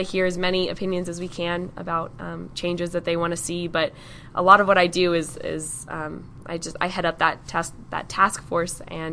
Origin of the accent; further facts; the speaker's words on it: Albuquerque, New Mexico, United States; No, I'm from Albuquerque, New Mexico.